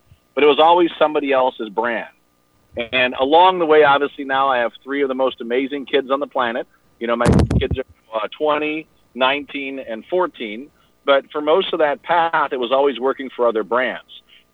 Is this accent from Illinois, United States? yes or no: yes; Chicago, Illinois, United States; born there; So I was born in the South Side of Chicago, went to a great high school, went on to a school called Loyola University